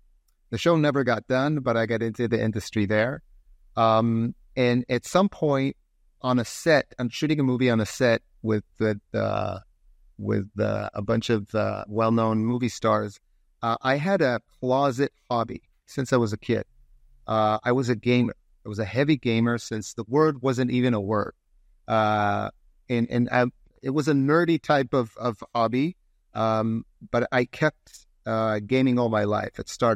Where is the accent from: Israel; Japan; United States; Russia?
Israel; Jerusalem, Jerusalem District; So I was born and raised in Jerusalem, in the city itself and in the outskirts.